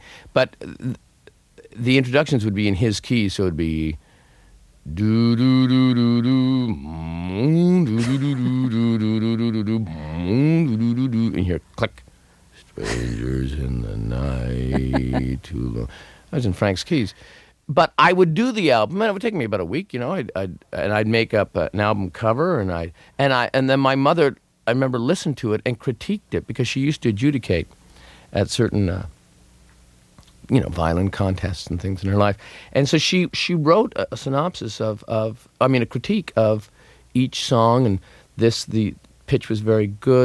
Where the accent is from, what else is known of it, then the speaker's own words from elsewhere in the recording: Hamilton, Ontario, Canada; growing up in Hamilton, Ontario, Canada